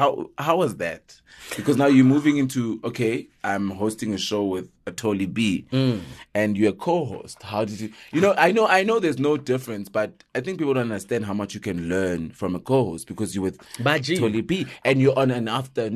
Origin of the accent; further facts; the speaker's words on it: Free State, South Africa; I'm from the Free State too.